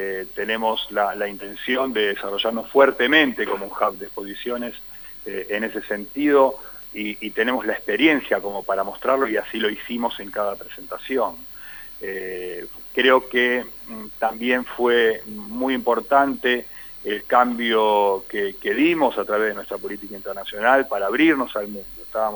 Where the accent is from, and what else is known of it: Argentina